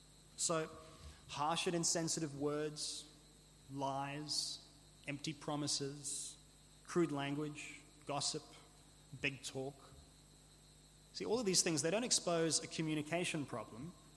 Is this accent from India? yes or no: no; South Africa; Now, I come from South Africa, born and grown up there, and I grew up with real barbecues